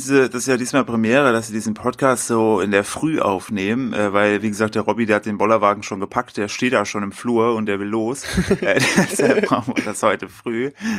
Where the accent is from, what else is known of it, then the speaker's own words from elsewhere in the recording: East Germany, Germany; ich komme ja aus Dunkeldeutschland, aka dem Osten